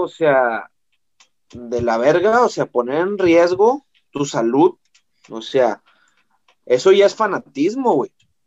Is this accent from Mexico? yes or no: yes; Mexico; Sí, porque yo soy mexicano, güey. Porque a mí me mama mi país, güey.